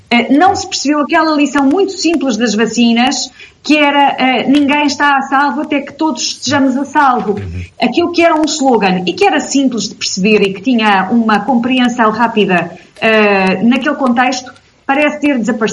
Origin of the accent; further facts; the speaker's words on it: Portugal; Não aprendemos como... Não é só como portugueses...